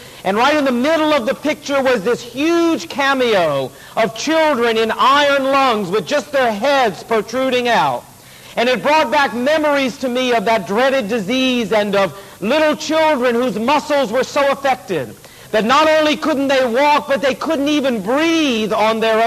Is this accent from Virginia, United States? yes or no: yes; Portsmouth, Virginia, United States; standing in this long line outside of an elementary school where I grew up in Virginia, down in Portsmouth.